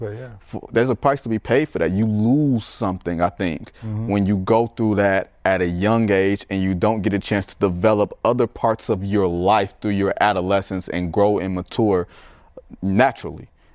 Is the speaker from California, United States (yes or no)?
no; Detroit, Michigan, United States; Where I'm from Detroit. Them fighting words.